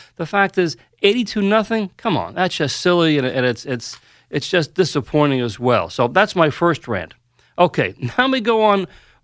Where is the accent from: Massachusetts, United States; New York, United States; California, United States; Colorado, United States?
New York, United States; I grew up here in New York, and as much as I loved baseball, I absolutely hated playing or coaching when the temperature dipped below 50